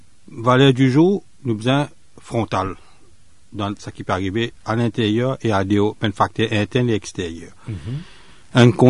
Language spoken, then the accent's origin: French; Mauritius; quand je viens de Maurice.